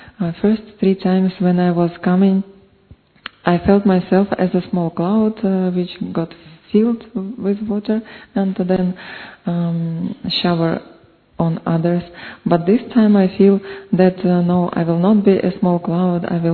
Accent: Siberia, Russia; English is a second language; I'm from Russia, from Siberia.

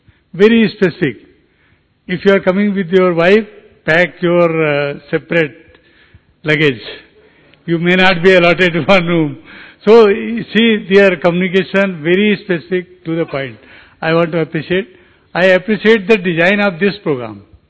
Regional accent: Pune, Maharashtra, India; from Pune.

